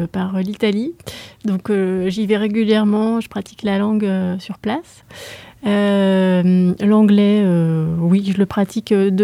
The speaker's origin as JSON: {"language": "French", "country": "France", "accent": "French", "said": "J'aimerais bien améliorer ma prononciation, faire partir mon accent français."}